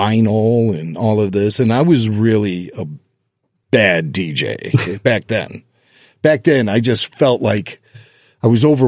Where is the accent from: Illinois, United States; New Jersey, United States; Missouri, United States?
Illinois, United States; Northbrook; Growing up in Northbrook, I grew up like right on the corner of Northbrook and Glenview.